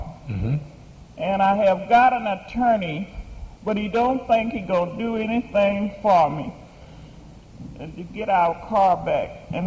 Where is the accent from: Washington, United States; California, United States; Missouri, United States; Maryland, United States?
California, United States; Sacramento; and I am from Sacramento.